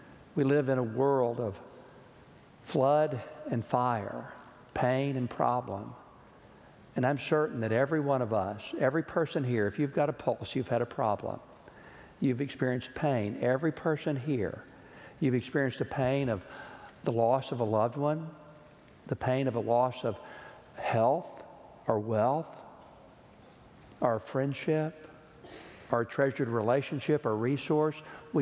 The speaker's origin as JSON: {"language": "English", "town": "Georgetown", "region": "Texas", "country": "United States", "tie": "born or raised there", "said": "Killeen, Texas, which is very near my hometown of Georgetown."}